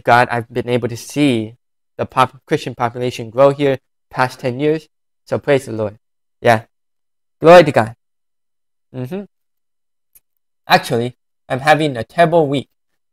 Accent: California, United States; while I am from California. In the United States of America, one of the most unreached regions of the United States of America. We only have 10% of people here that are churched.

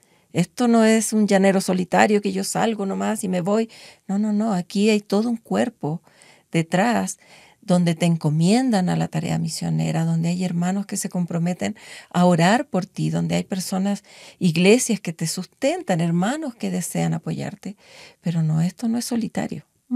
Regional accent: Chile; Yo vengo desde Chile, yo crecí en una dictadura militar, con todos los militares ahí.

